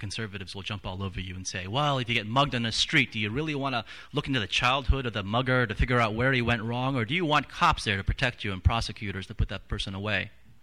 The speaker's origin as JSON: {"language": "English", "town": "Washington", "region": "District of Columbia", "country": "United States", "tie": "born or raised there", "said": "I was brought up in Washington, D.C. in the suburbs."}